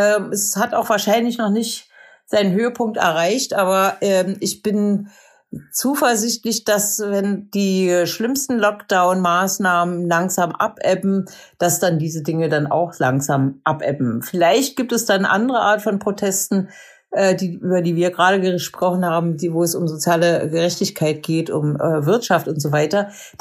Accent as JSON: {"language": "German", "region": "eastern Germany", "country": "Germany", "said": "Ich bin aus dem Osten und ich habe auch noch eine Stasi-Vergangenheit."}